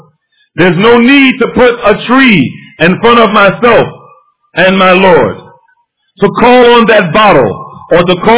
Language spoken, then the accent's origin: English; New Jersey, United States; growing up in Baxter Terrace Projects, that the person who lived next door to me in the 60s, where I grew up there